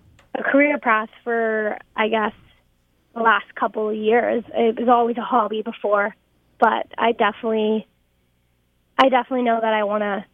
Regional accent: Canada; I am a Canadian country artist based out of Toronto right now.

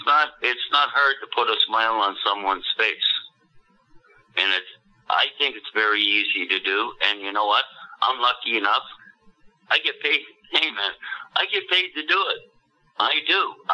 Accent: Prince Edward Island, Canada; born there; now in Ontario, Canada; I was born in Prince of Rhode Island. I come up to Ontario in 1979.

